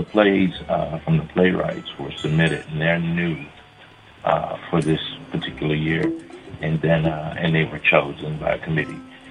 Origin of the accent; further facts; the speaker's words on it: Florida, United States; No, I'm not. I'm actually from Florida, but I'm coming into Texas where my spouse was getting her PhD.